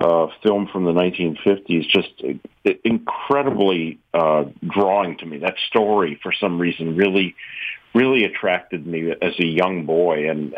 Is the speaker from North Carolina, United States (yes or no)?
no; New York City, New York, United States; I grew up in the Bronx, New York, raised a Jew, a cultural Jew, more than an explicitly religious Jew.